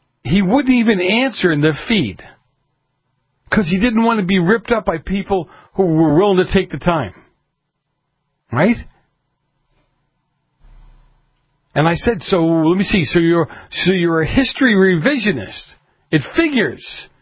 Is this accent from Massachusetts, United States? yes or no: yes; Boston, Massachusetts, United States; Look, I'm from Boston.